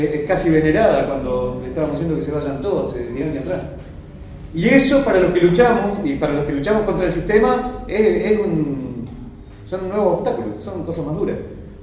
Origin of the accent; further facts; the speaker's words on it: Neuquén, Argentina; soy obrero de Sanón, vengo de Neuquén.